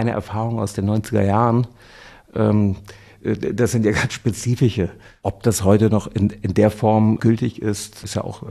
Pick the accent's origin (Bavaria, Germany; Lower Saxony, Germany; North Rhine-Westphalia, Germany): North Rhine-Westphalia, Germany; Cologne; born there; als geborener Kölner